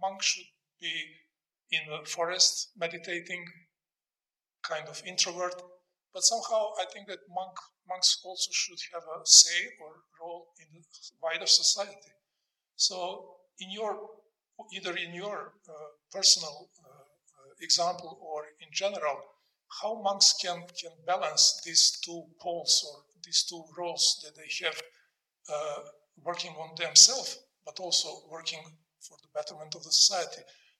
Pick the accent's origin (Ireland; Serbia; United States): Serbia; English is a second language; I'm coming from Serbia, and I'm a student here. I'm a student first year.